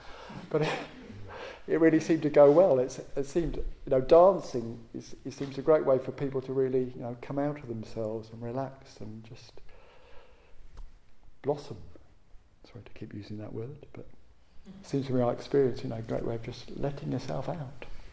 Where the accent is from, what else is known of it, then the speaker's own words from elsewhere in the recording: England, United Kingdom; You know, we're all English.